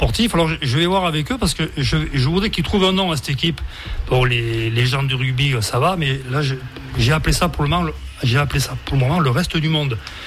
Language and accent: French; France; Mais en tant que Français, je suis le seul.